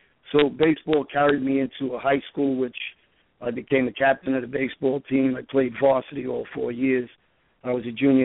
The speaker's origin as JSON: {"language": "English", "town": "Queens", "region": "New York", "country": "United States", "tie": "born or raised there", "said": "So I came from, a lower middle class upbringing in Woodhaven, Queens"}